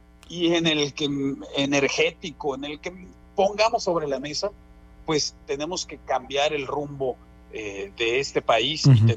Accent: Mexico; como mexicanos tenemos que trabajar unidos para salir adelante

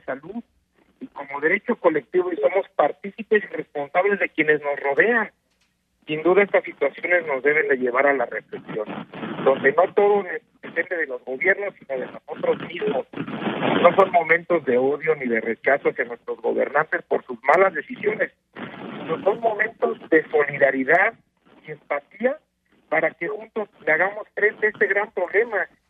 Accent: Mexico; Como mexicanos debemos estar unidos.

